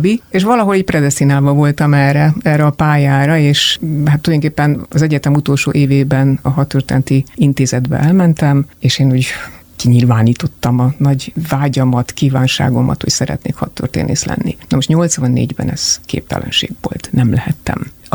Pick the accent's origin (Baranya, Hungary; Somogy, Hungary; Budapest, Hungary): Budapest, Hungary; én a Albertfalvai Szigeti mozi mellett nőttem fel